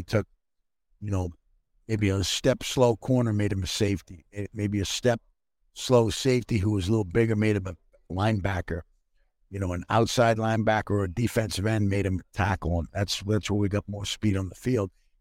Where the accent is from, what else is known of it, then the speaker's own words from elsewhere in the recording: Boston, Massachusetts, United States; accent: Boston; I don't think they can understand me, number one, with my Boston accent